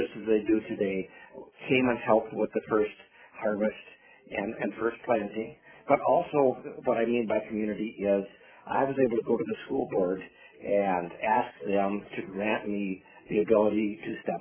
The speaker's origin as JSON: {"language": "English", "town": "Vermillion", "region": "South Dakota", "country": "United States", "said": "I am from Vermilion, South Dakota, and currently serve as the Executive Director for the South Dakota Soybean Checkoff"}